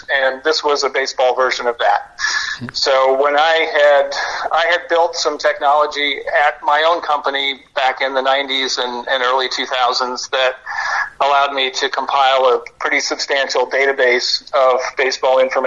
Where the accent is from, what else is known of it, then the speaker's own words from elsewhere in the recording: Toronto, Ontario, Canada; I'm from Toronto